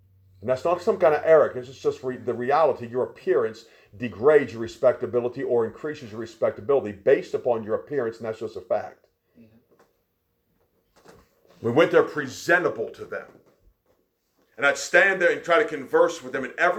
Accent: Maryland, United States; I grew up on the West Virginia-Maryland line, and we were the Marylanders.

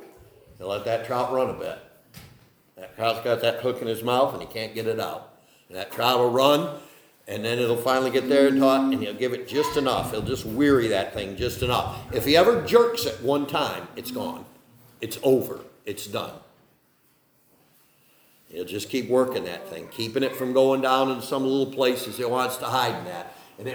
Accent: New York, United States; I grew up on the Ishaway Creek down in Cattaraugus County, and we would go down there in the springtime and such

